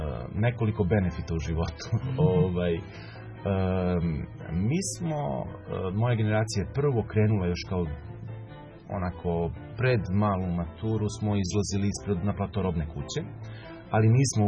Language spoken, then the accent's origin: Serbian; Novi Pazar, Šumadija and Western Serbia, Serbia; now in Kragujevac, Serbia; promenio se i naš grad, Kragujevac, promenio se i taj moj rodni grad Novi Pazar, koji više nije onakav kakav je bio.